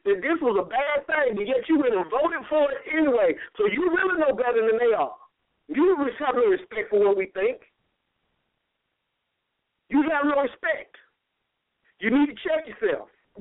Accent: Georgia, United States; I grew up in DeKalb County. I know what the folks look like that work for the county.

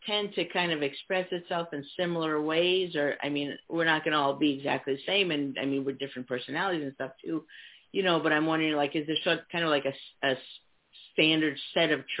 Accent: New York City, New York, United States; years ago it was growing up in New York City, I remember like came out when I was 16

